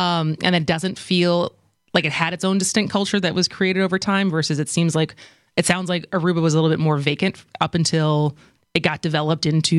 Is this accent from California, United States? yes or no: no; Milwaukee, Wisconsin, United States; we said that we're from Wisconsin